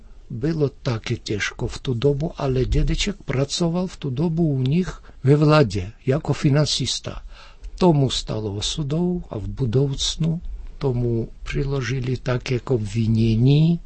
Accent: Georgia; Czech is a second language; now in Czech Republic; jsme žili v tu dobu bývalé německé kolonii, která byla vedle hlavního města.

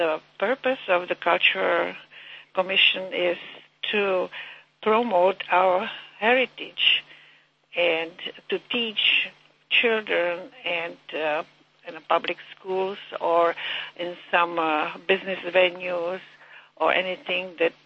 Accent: Staňkov, Plzeň Region, Czechia; born there; English is a second language; I was born in Staňkov, close to Domažlice.

